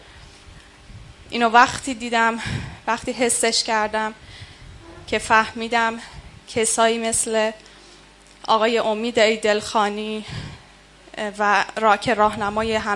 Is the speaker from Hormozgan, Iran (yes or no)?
yes; Bandar Abbas, Hormozgan, Iran; گرمای بندر شاید بعضی وقتا 50 درجه هم بیشتر بشه، برای ما که بندریم خیلی سخته